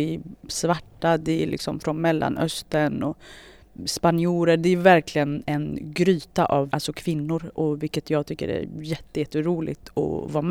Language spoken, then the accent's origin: Swedish; Eritrea; jag är då från Eritrea, så att jag är en svart kvinna.